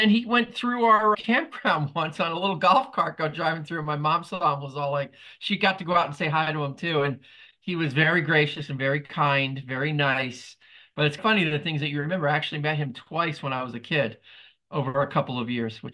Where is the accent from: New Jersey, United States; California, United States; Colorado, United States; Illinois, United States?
New Jersey, United States; moved away as an adult; I was born and raised in New Jersey. I am a New Jersey guy. I lived in New Jersey